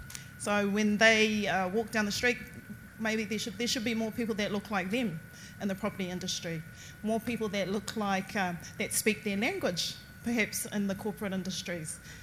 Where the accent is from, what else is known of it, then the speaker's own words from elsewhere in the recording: Auckland, New Zealand; as someone that's been born and bred in Tamaki Makaurau, I'm from Orake, my marae is there. I'm a mother of four, and we own a significant chunk of land in the Auckland CBD.